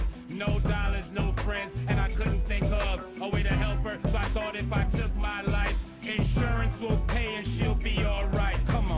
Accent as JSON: {"language": "English", "town": "Brooklyn", "region": "New York", "country": "United States", "tie": "born or raised there", "said": "Growing up in Brooklyn, I had fun in spite of this condition I was dealt, feeling sorry for myself."}